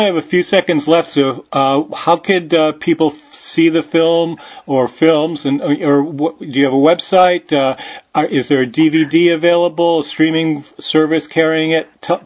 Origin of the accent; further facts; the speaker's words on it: Milwaukee, Wisconsin, United States; Well, I grew up in Milwaukee, and it's an entirely different attitude towards snow and ice.